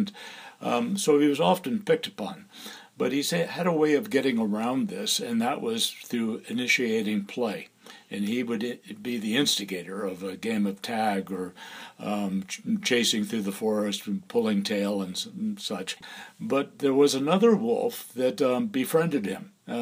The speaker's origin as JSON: {"language": "English", "region": "Florida", "country": "United States", "tie": "born or raised there", "said": "I grew up in Florida, and my father took us on a trip out west, and this was 1956"}